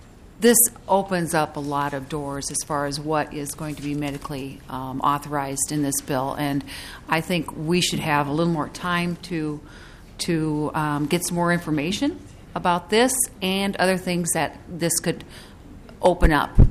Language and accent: English; Colorado, United States; I mean, and I'm from Colorado. I know about Trinidad, Colorado